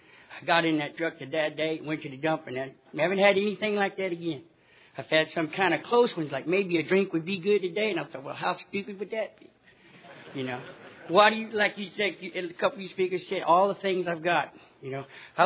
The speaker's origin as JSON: {"language": "English", "region": "Texas", "country": "United States", "tie": "born there", "said": "I was born in Texas, but I got sober out there in California 40 years later."}